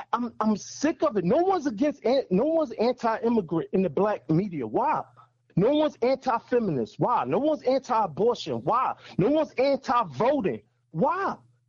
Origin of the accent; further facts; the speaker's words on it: New York, United States; especially when I grew up again in New York, when I know how these people treat us.